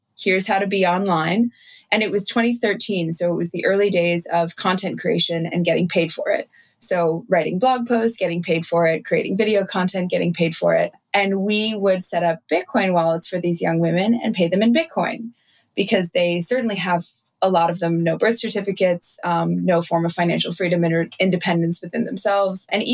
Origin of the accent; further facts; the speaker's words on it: New York, United States; I'm from New York originally, but I spent a lot of time in Kenya in the summers and in rural Kenya in the Rift Valley in a place called Laikipia